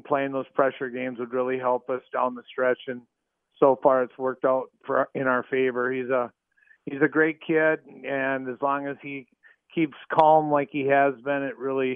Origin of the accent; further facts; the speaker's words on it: Willmar, Minnesota, United States; I grew up in Wilmer, and we never really had a chance to go to the state tournament.